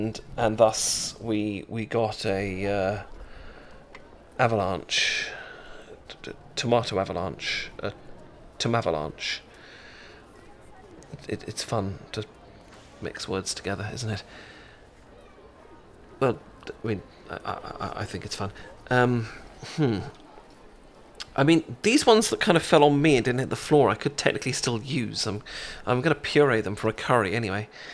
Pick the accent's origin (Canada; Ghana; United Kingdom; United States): United Kingdom; moved away; I'm from Britain, hence the voice and stuff. I'm just I live here now. This is where I live.